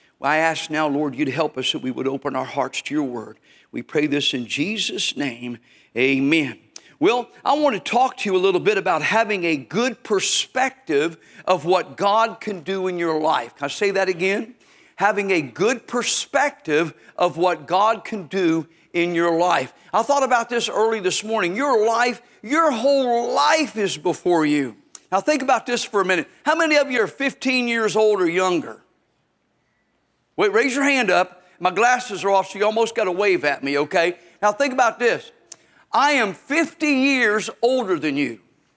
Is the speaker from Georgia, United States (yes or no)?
no; Tennessee, United States; And I'm from Tennessee, so to talk fast is an effort on my part, all right?